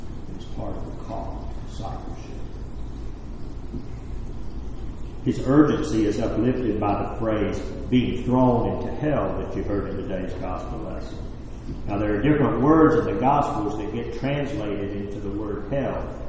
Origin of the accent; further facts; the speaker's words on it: North Carolina, United States; I remember this week when I was a little boy, over 40 years ago now, growing up in North Carolina